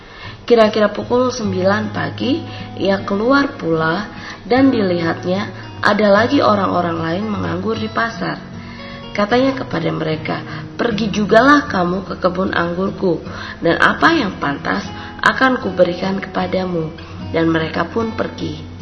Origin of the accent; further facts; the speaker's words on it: Denpasar, Bali, Indonesia; Kami dari Denpasar, Bali.